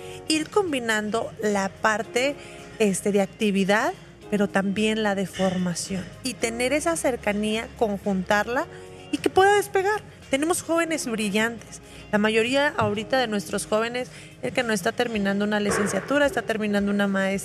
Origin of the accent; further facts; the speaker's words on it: Casas Grandes, Chihuahua, Mexico; porque yo soy de allá de Casas Grandes